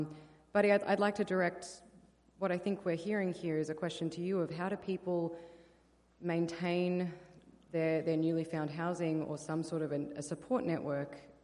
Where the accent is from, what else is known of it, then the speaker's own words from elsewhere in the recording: Australia; Now, folks, I'm Australian